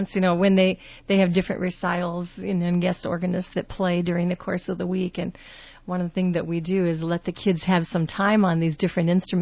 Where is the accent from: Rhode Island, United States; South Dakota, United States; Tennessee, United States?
South Dakota, United States; Sioux Falls; Yep, I am from Sioux Falls, South Dakota